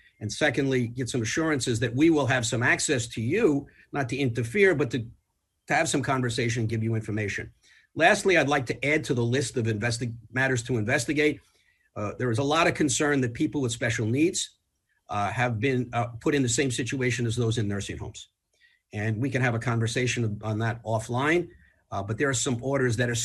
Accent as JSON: {"language": "English", "region": "New York", "country": "United States", "said": "For example, I am from Westchester County."}